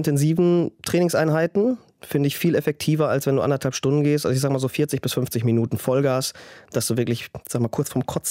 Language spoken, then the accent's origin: German; Recklinghausen, North Rhine-Westphalia, Germany; born there; now in Oer-Erkenschwick, Germany; ich wohne wirklich nur übergangsweise in Oer-Erkenschwick. Ich bin geboren in Recklinghausen.